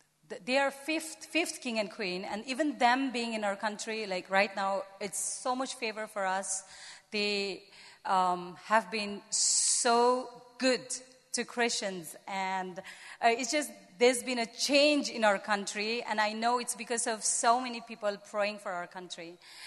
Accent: Bhutan; English is a second language; I'm from Bhutan, so If some of you don't know where Bhutan is, it's in southeast side of Asia. It's between China, Nepal, and India.

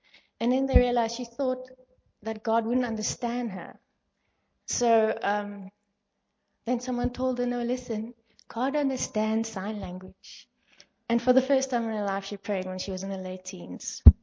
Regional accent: Cape Town, Western Cape, South Africa; I came from Cape Town, and I'm studying further to be an interpreter now during my postgrad

